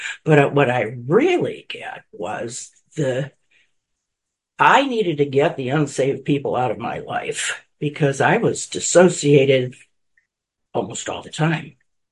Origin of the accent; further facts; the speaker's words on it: Midwest, United States; And so I grew up in the Midwest.